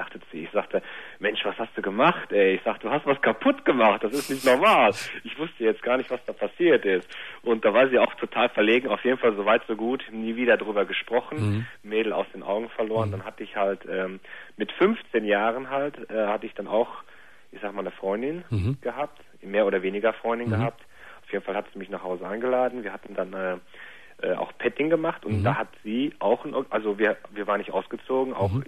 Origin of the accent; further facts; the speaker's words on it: North Rhine-Westphalia, Germany; now in Cologne, Germany; ich komme übrigens auch bei dir aus der Nähe. Ich glaube, du kommst aus Gummersbach. Ich komme da auch so aus der Ecke.